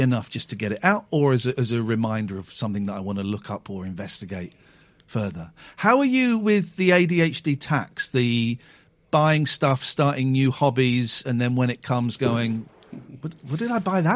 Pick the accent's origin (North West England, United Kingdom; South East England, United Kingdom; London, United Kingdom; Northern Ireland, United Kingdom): South East England, United Kingdom; Slough; I grew up in Slough, and we were trained in schools